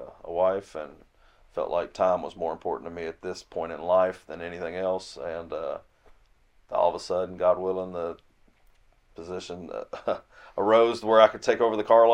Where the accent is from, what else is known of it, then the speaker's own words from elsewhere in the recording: Kentucky, United States; Was raised by my grandparents in Logan County.